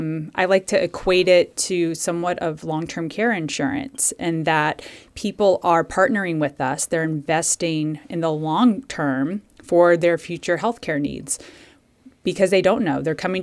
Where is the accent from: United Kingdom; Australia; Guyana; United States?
United States; Connecticut; I'm from Connecticut, but I started my career in the Kansas City area.